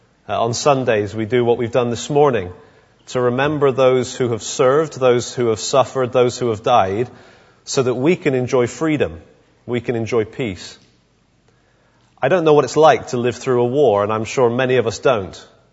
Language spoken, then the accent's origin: English; United Kingdom; I know we're largely British and very reserved